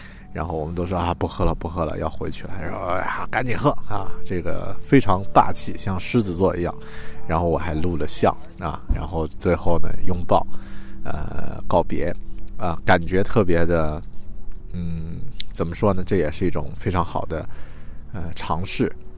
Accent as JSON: {"language": "Chinese", "country": "China", "said": "那比如说我是中国人啊"}